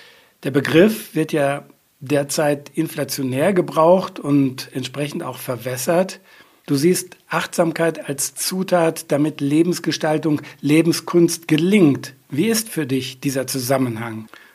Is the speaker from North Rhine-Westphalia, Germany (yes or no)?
yes; North Rhine-Westphalia, Germany; in meiner Heimat, im Sauerland